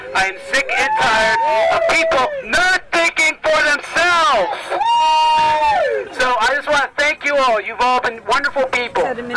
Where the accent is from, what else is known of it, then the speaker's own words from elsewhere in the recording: Pennsylvania, United States; I'm not from here. I'm on John vacation. I'm from Pennsylvania.